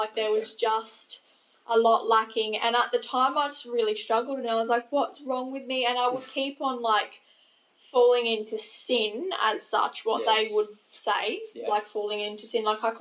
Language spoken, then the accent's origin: English; Australia; And I wasn't into what being an Australian teenager is.